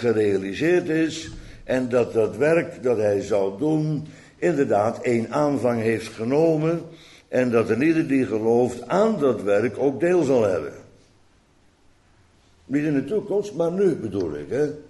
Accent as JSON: {"language": "Dutch", "town": "Laren", "region": "Gelderland", "country": "Netherlands", "said": "Ik kom uit de Achterhoek. Ja, uit Laren, Lochem, Laren, Gelderland."}